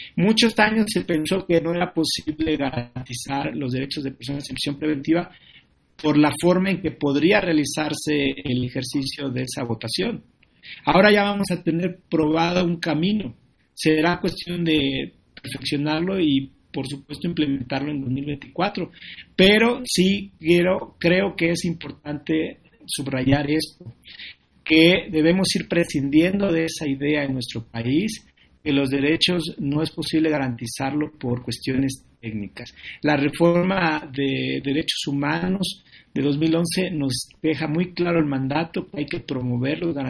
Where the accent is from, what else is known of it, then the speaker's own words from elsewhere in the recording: Mexico; En la medida en que como mexicanas y mexicanos nos involucremos